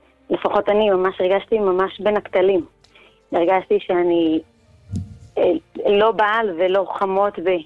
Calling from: Northern District, Israel; אני מהצפון.

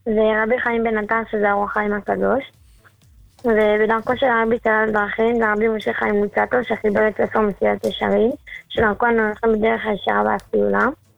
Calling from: Southern District, Israel

